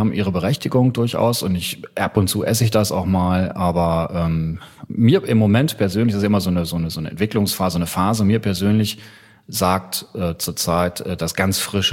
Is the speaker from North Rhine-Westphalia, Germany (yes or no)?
yes; North Rhine-Westphalia, Germany; ich bin in Westfalen groß geworden.